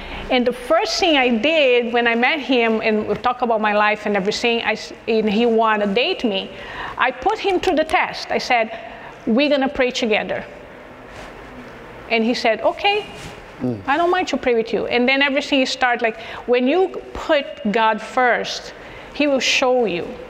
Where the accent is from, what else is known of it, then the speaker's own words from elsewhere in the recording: Brazil; English is a second language; now in United States; this was when I moved here to the United States because I'm from Brazil. And with that also on top of everything, because a new language, a new country